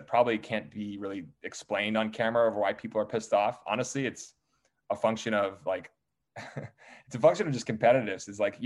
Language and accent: English; Pittsburgh, Pennsylvania, United States; now in New York City, United States; And, you know, I come from Pittsburgh. I very, you know, lower middle class family, obviously well educated, but I, you know, I'm not supposed to be on Bravo. I'm not supposed to be in New York City doing what I do.